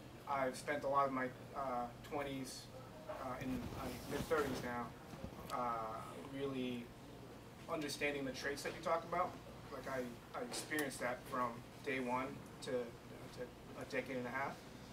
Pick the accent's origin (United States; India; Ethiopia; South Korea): South Korea; my family's from Korea, I'm from Korea, and we have a business together, my father and I, a restaurant in Boston.